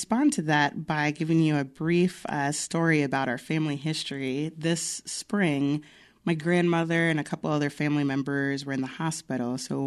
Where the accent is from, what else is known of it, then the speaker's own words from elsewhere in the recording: Bel Air, Maryland, United States; not too far from where I grew up in Bel Air, Maryland